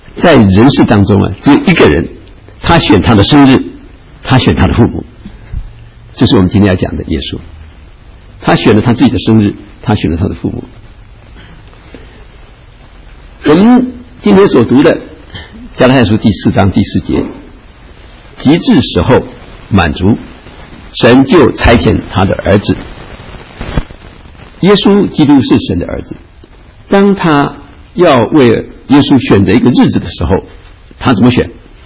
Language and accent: Chinese; China; 我们中国人大概是2个钟头算一个时辰吧